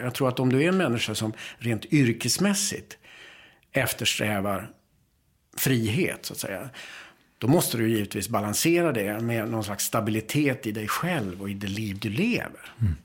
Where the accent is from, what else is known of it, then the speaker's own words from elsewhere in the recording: Boden, Norrbotten County, Sweden; Jag, i min släkt så där hemma i Norrbotten på min pappas sida, så fanns det ett antal alkoholister. Och jag vet också när jag växte upp där i Boden